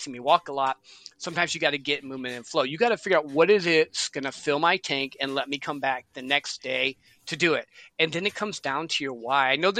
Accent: Hartford, United States; I grew up in Hartford in a little country town.

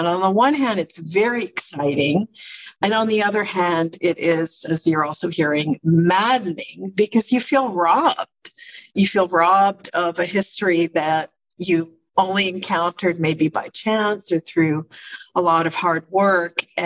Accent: Montreal, Quebec, Canada; And then I went back to Montreal, my hometown, to work.

